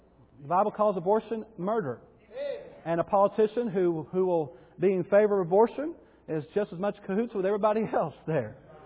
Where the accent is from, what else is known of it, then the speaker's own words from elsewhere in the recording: United States; We may have our problems, but I'm glad I'm American this morning. And not born in China, not in any other places.